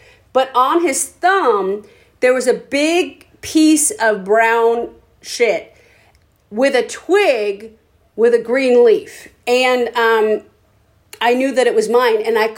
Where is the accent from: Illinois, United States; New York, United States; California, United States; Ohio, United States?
California, United States; San Francisco; I'm from San Francisco